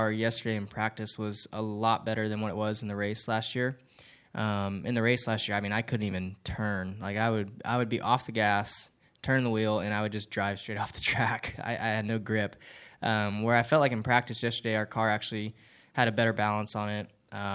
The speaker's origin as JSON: {"language": "English", "region": "California", "country": "United States", "also_born_or_lived": "Southern US", "said": "I'm from California, but I've spent enough time in the South that 100 degrees here is not a big deal."}